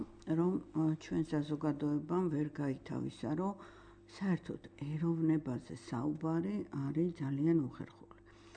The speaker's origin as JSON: {"language": "Georgian", "region": "Tbilisi", "country": "Georgia", "tie": "born or raised there", "said": "მთაწმინდაზე გავიზარდე, ჩვენ იტალიურ ეზოში ვცხოვრობდით და ამ იტალიურ ეზოში სხვადასხვა ეროვნების ადამიანები იყო"}